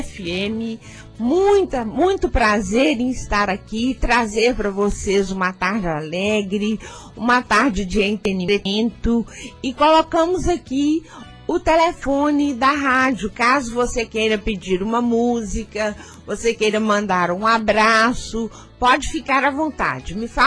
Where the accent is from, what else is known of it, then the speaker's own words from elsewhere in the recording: Brazil; nós seguimos, porque nós somos brasileiros